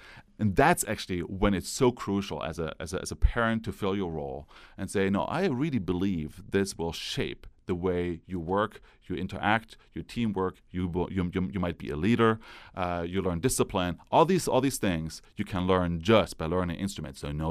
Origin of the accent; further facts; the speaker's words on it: Germany; Well, I grew up in East Germany. The wall came down when I was 19 years old.